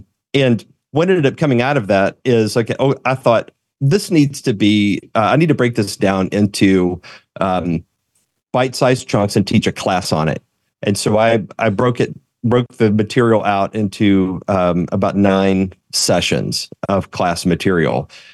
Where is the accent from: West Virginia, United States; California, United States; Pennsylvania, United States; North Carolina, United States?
West Virginia, United States; It was a repentance for kind of looking down on my upbringing. I grew up in West Virginia, you know, Appalachia country kind of environment.